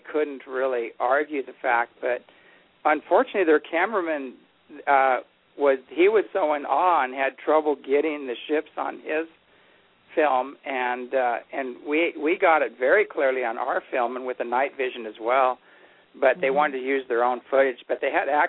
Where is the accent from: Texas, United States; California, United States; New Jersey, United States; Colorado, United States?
California, United States; Apple Valley; when I was a kid, I was raised in Apple Valley, California, up in the high desert